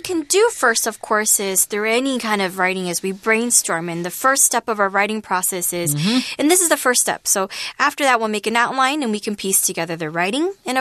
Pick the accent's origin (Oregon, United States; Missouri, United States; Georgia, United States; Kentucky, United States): Georgia, United States; Like, for example, I grew up in Georgia.